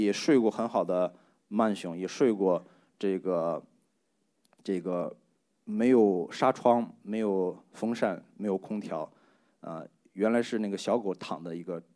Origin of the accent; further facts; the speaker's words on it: China; 他们大概也忘记我是个中国人。